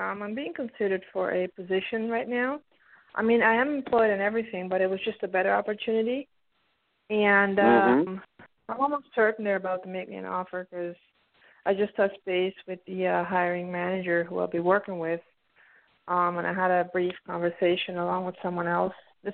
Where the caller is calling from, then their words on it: Pennsylvania, United States; I'm calling in from the East Coast in Pennsylvania.